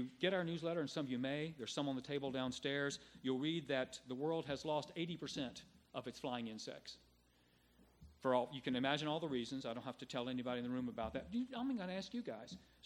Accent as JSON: {"language": "English", "town": "Blue Ridge", "region": "Virginia", "country": "United States", "tie": "born or raised there", "said": "I'm back living where I grew up in Blue Ridge, Virginia, after 40 years on the lam."}